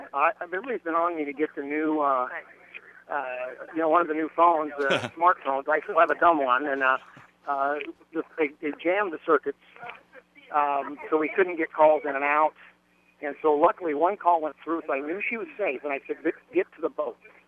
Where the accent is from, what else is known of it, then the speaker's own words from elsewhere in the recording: Nebraska, United States; Growing up in Nebraska, you just aren't used to it.